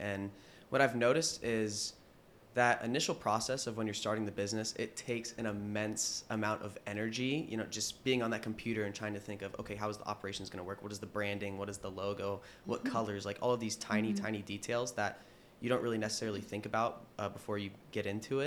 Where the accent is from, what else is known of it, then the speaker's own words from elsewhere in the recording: Canton, Ohio, United States; I was inspired because I grew up in Canton, Ohio. So the Pro Football Hall of Fame, it's literally right there. I was born literally like 100 yards away from the Hall of Fame stadium itself.